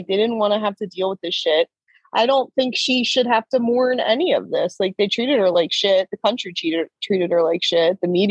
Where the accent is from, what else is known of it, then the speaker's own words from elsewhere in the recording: Ireland; I'm Irish. I don't give a shit about the queen.